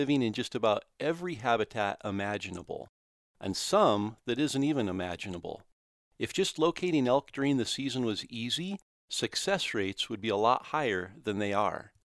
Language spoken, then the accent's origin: English; Idaho, United States; I remember my first experience hunting outside the familiar elk country of my home state of Idaho.